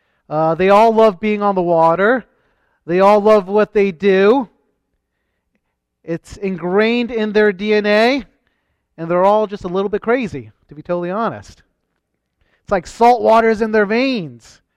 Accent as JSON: {"language": "English", "town": "Rocky Point", "region": "New York", "country": "United States", "tie": "born or raised there", "said": "I grew up in Rocky Point on the North Shore, just like few minutes away from Mount Sinai Harbor."}